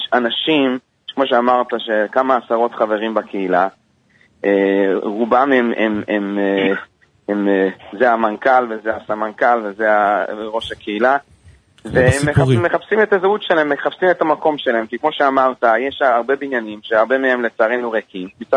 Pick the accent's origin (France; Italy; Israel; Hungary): Hungary; כן, אני בעצמי יליד המקום, וכמו שהזכרתם, ואני רואה שיש לכם עין חדה, כי באמת בהונגריה